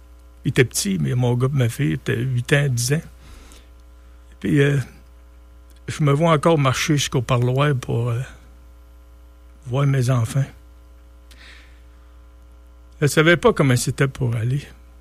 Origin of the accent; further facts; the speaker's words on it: Quebec, Canada; Vous savez, je suis originaire de la Beauce, puis je suis pas mieux qu'un autre, mais je me dis, je suis fier de mes racines